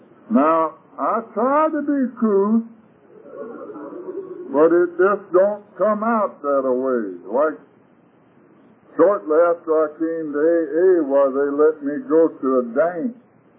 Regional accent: Little Rock, Arkansas, United States; also born or lived in Hot Springs; And Arkansas is my home. I was born over in Garland County, Arkansas, in Hot Springs, and I was raised in Little Rock, North Little Rock, and I acted in such a way it was necessary for me to leave home.

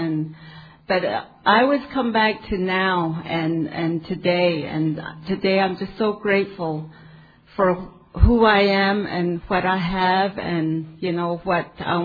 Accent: Arizona, United States; I'm from the Diné. I'm a Diné. My father is part Hopi. My mom is part Zuni. And I'm registered with the Navajo tribe in Arizona. And we're a large tribe.

